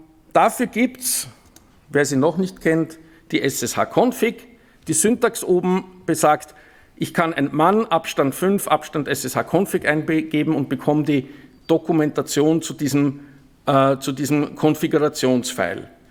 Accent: Austria; Ich bin Österreicher, ich darf das.

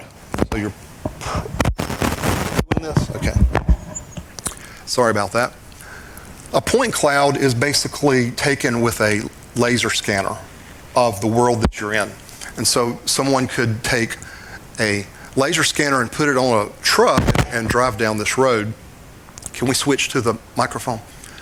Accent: the South, United States; sorry for the way I say pause, but I'm from the South.

